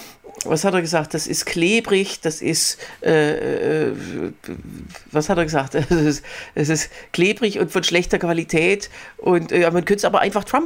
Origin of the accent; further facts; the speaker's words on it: West Germany, Germany; gerade ich als Wessi, der dann so ahnungslos durch die Stadt geht